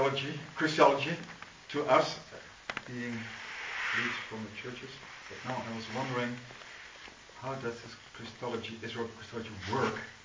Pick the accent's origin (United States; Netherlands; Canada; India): Netherlands; Edam, North Holland; I'm from Edam, and I take care for Jewish heritage tours in the Netherlands.